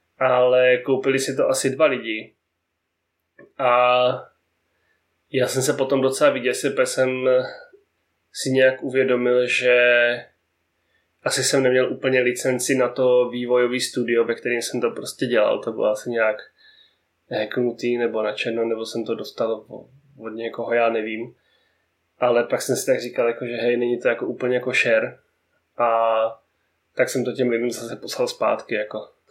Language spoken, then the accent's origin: Czech; Brno, South Moravian Region, Czechia; Protože jsem vlastně z Brna, že?